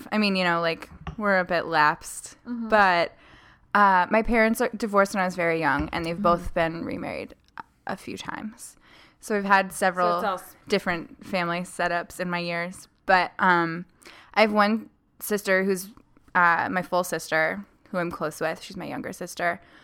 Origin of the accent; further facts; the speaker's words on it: Midwest, United States; I say aunt because I'm from the Midwest